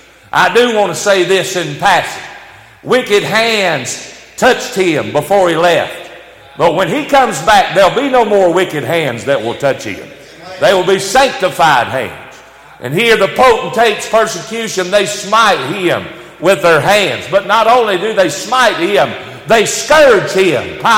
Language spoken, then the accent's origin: English; Spielcorn, North Carolina, United States; I'm a country boy. I'm from Spielcorn, North Carolina.